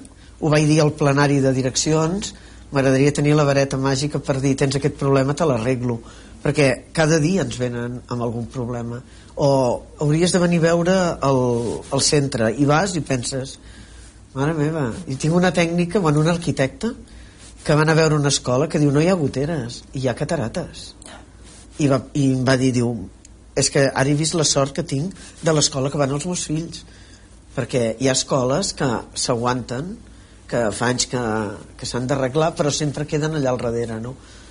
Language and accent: Catalan; Catalonia, Spain; el Baix Penedès és la meva comarca